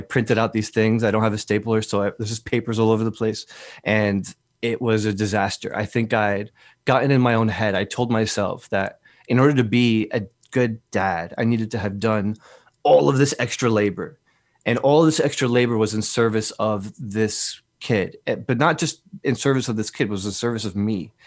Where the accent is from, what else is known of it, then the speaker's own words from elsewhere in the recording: Newark, New Jersey, United States; I grew up in Newark, New Jersey in the 90s, which is a very scary place to be in the 90s.